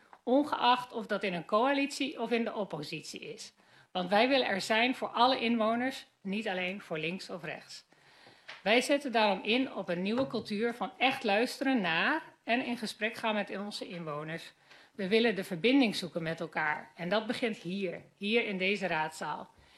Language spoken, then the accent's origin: Dutch; Westerkwartier, Groningen, Netherlands; Ik ben een trotse Groninger. Geboren en getogen in de gemeente Westerkwartier ben ik opgegroeid met veel groene ruimte en de luxe van groene speelplekken.